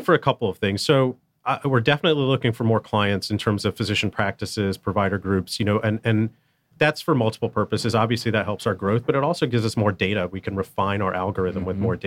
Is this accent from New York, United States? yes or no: no; Georgia, United States; I grew up in Georgia, not Atlanta. I grew up in the Southeast Georgia, which is, I think, one of the most beautiful places in the country.